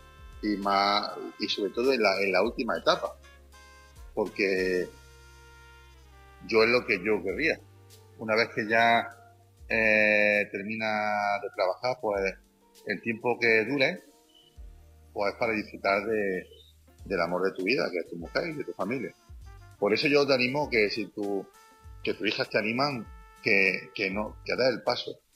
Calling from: Jaén, Andalusia, Spain

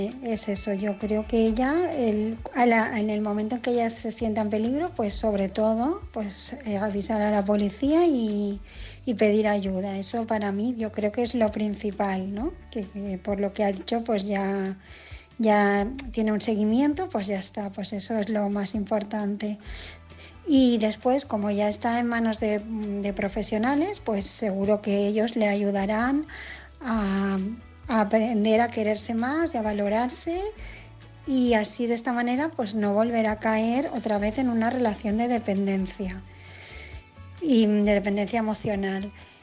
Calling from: Barcelona, Catalonia, Spain; de Barcelona

